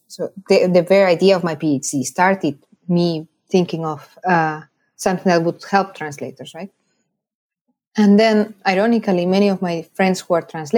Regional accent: Zaragoza, Aragon, Spain; In my hometown, in Zaragoza.

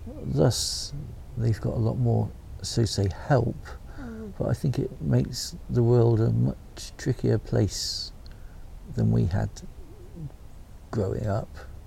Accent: Bristol, South West England, United Kingdom; accent: Bristolian; So yeah, I am from Bristol, born and bred. But I've always lived on the outskirts, because we're in South Gloucestershire at the moment.

